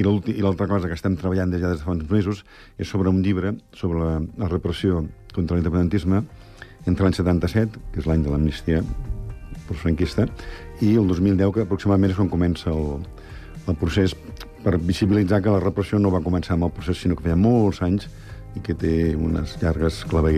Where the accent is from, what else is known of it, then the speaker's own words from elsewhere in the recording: Montcada i Reixac, Catalonia, Spain; Jo soc de Montcada, com deia abans